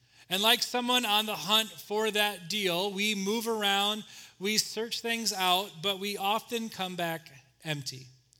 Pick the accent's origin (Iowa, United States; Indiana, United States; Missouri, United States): Indiana, United States; now in Chicago, United States; I grew up in Northwest Indiana going to garage sales.